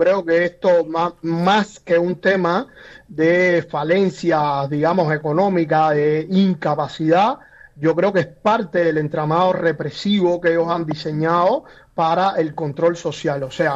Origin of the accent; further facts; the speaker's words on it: Cuba; moved away; Yo hace prácticamente 20 años que me fui de Cuba, ya en el último tiempo que yo me fui de Cuba